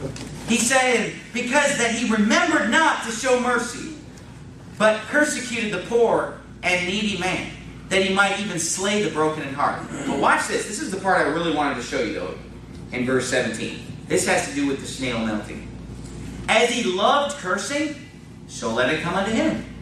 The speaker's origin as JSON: {"language": "English", "town": "Sacramento", "region": "California", "country": "United States", "tie": "born or raised there", "said": "I grew up in Sacramento, California."}